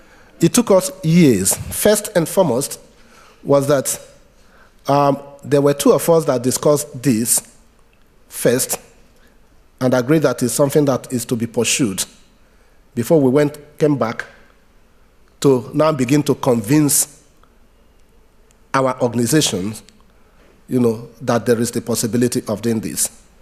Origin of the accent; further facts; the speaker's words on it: Nigeria; as a Nigerian lawyer that does not have the right of appearance in a Dutch court